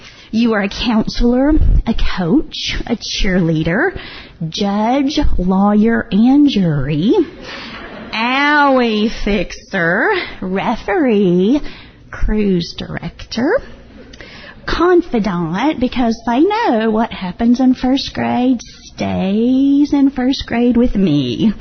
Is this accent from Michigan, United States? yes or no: no; Texas, United States; I'm like, I'm from Texas. You've got to remember, it's a Texas class.